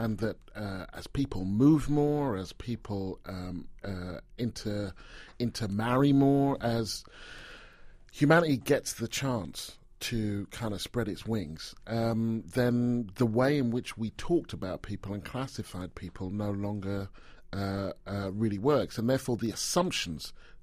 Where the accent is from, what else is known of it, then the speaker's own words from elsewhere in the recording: Stevenage, East of England, United Kingdom; And I would say, Stevenage, which is where I grew up.